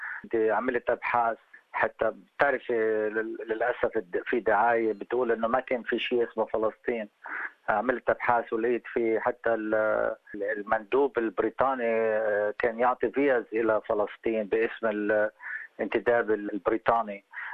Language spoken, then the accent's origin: Arabic; Lebanon; now in Australia; لما خلقت وعشت طفولتي بلبنان ما كنت أفكر أبدا أن رح أقضي بقية حياتي بأستراليا